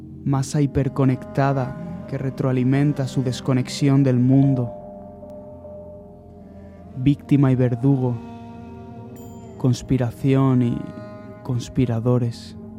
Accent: Alicante, Valencian Community, Spain; ahora en cuanto vuelva a Alicante, cuando pueda volver a mi tierra, ya me sentaré con ellos

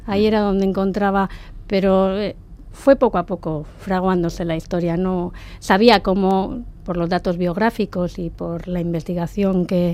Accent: Okondo, Basque Country, Spain; Sí, yo soy del Valle de Ayala, en concreto de Oquendo.

